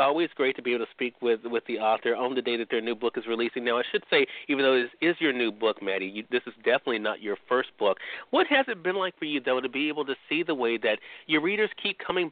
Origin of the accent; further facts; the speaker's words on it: Mississippi, United States; Those joining us on the radio dial in my home state of Mississippi at WYAD 94.1 FM, we're glad you could be with us